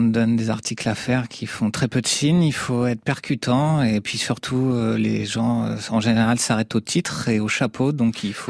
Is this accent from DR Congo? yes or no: no; Normandy, France; Alors moi je viens de Basse-Normandie, près de Cherbourg, et je me suis confiné en Picardie